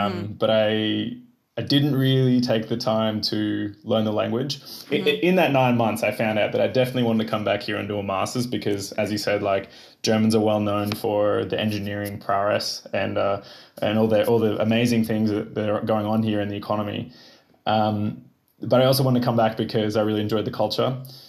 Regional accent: Byron Bay, New South Wales, Australia; moved away as an adult; also born or lived in Melbourne; I've had the last 5 years in Melbourne. Originally, I come from Byron Bay, which is on the east coast. It's a very popular surf town. Okay. Especially for German tourists.

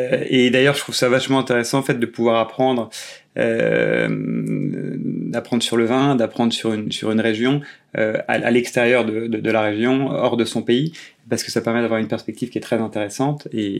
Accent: Beaune, Bourgogne-Franche-Comté, France; j'ai grandi en Bourgogne, donc j'ai été immergé dans le monde du vin depuis tout petit. De par ma famille qui est en Bourgogne et impliquée dans le vin depuis très longtemps. Voilà, j'ai grandi à Beaune, puis étudié à Paris

